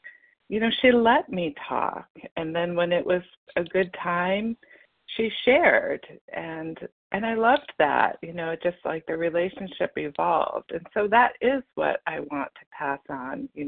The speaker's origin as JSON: {"language": "English", "region": "Massachusetts", "country": "United States", "said": "And I am from Massachusetts."}